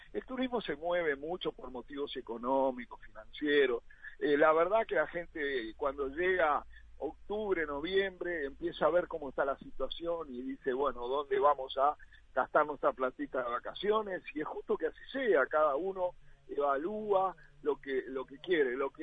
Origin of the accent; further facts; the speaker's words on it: Uruguay; como uruguayos bien nacidos no podría ser de otra manera